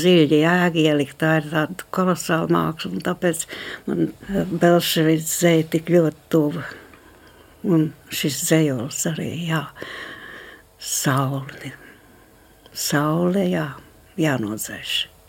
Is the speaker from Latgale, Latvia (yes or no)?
no; Naukšēni, Valmiera Municipality, Latvia; also born or lived in Rūjiena / Mazsalaca; Laikam es tomēr teiktu, ka tur, ko es piedzimu Naukšēnos, jā, kaut gan nu, Rūjens slimnīcā, bet Naukšēnos tad jau mēs dzīvojām tur. Vēlāk pārgājām uz Mazsalacu, tāpēc man it kā gāja tur skolā un tā saistās ar Mazsalacu